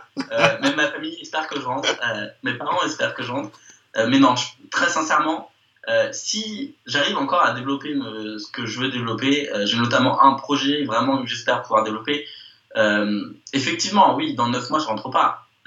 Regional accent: Bordeaux, Nouvelle-Aquitaine, France; moved away as an adult; quand je suis parti de Bordeaux, je faisais le tri dans mes vêtements, donc j'avais quand même 22 ans.

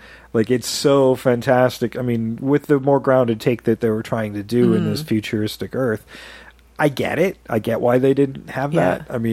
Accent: Canada; sorry for our American fans, I am Canadian

